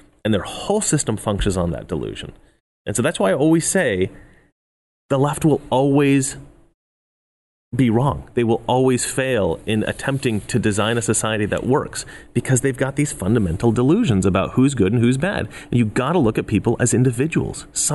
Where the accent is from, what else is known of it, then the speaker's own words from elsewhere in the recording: Oregon, United States; now in Los Angeles, United States; either back home in Oregon where I grew up or in Los Angeles where I live now